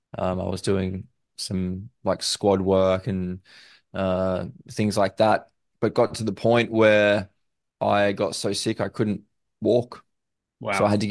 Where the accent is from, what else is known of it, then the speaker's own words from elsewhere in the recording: Brisbane, Queensland, Australia; But unfortunately, they didn't offer chiropractic in my hometown, Brisbane.